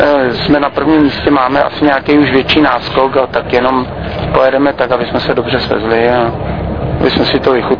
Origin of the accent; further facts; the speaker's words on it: Strakonice, South Bohemian Region, Czechia; jinak my jsme ze Strakonic.